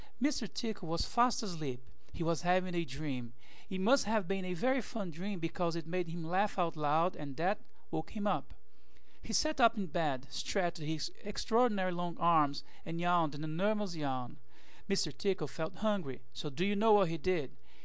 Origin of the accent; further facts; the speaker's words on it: Brazil; from Brazil